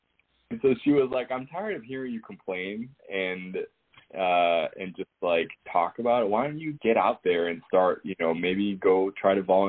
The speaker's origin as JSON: {"language": "English", "region": "Mexico City", "country": "Mexico", "tie": "born or raised there", "said": "I grew up in Mexico, in Mexico City. That's where my family's from and where they currently are."}